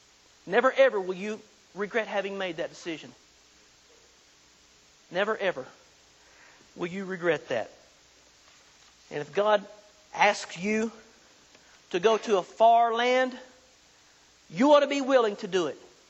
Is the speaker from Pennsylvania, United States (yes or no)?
no; Oklahoma, United States; I'm from Oklahoma.